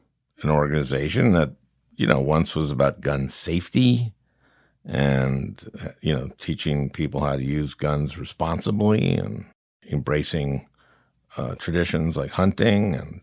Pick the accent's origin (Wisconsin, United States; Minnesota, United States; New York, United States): Minnesota, United States; Flyover country always, I grew up in Minnesota